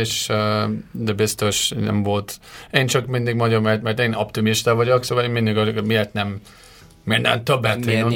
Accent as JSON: {"language": "Hungarian", "town": "Bray", "region": "Leinster", "country": "Ireland", "second_language": "Hungarian", "said": "A Déli Dublinból, szóval Bray, ez egy kisváros."}